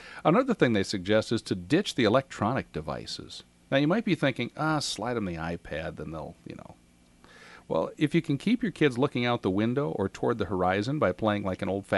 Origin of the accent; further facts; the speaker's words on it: Iowa, United States; Growing up in Eastern Iowa, it might have been a little small town in Iowa, Illinois, or Wisconsin